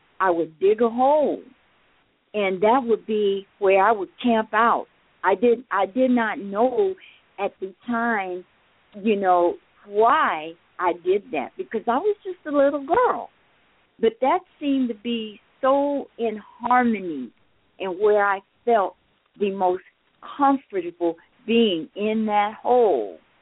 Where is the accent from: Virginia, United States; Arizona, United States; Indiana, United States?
Arizona, United States; Phoenix; born there; Actually, sister, I was born here in Phoenix as